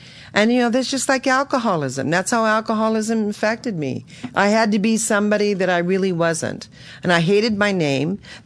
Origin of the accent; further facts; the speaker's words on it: Reno, Nevada, United States; I mean, we're from Reno, right?